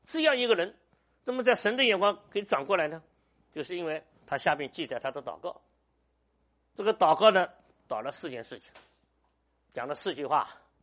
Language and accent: Chinese; China; 所以我们中国人也是几千年文化嘛，我们的祖宗跟神有关系啊